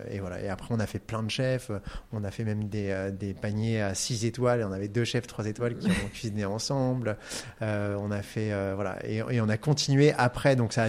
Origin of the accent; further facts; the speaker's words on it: Russia; On est des Russes d'origine arménienne.